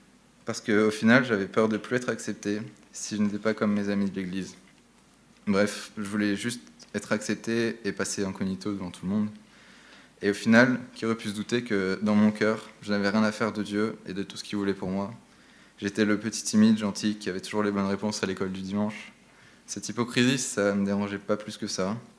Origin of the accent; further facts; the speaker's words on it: Gap, Provence-Alpes-Côte d'Azur, France; j'ai 19 ans et je suis originaire de Gap, où j'ai vécu 8 ans.